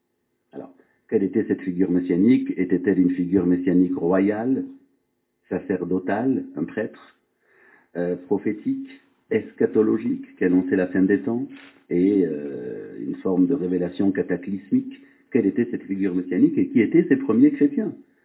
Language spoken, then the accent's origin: French; Marseille, Provence-Alpes-Côte d'Azur, France; Je suis d'origine provençale, en fait. J'ai grandi à Marseille, figurez-vous, là où mon père réside encore. Là, il a un bel accent méridional que je n'ai pas.